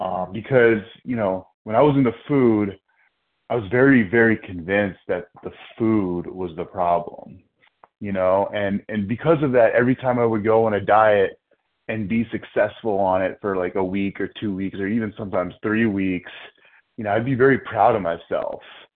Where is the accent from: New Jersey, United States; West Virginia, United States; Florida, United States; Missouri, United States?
New Jersey, United States; I'm from New Jersey, and I'm a grateful, recovered, compulsive overeater.